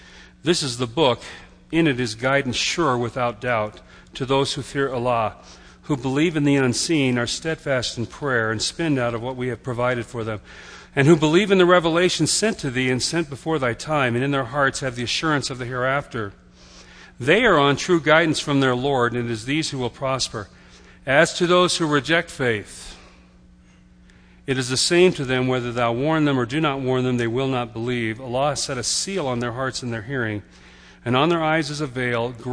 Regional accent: Texas, United States; I was born in Texas. I grew up hearing about the Battle of the Alamo, and we wore that on our sleeves. That was a part of our consciousness of what it meant to be Texan.

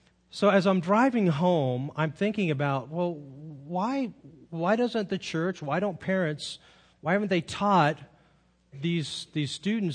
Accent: Monterey, California, United States; I left what essentially is my hometown, Monterey, a beautiful place, a really solid church.

